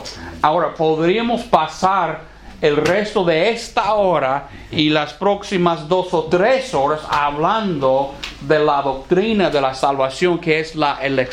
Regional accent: United States; no sé si el problema está aquí como en mi tierra, en los Estados Unidos

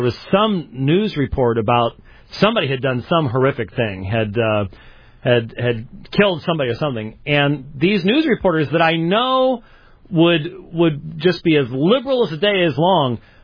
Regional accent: Scotland, United Kingdom; I was being a Scotsman with no emotions

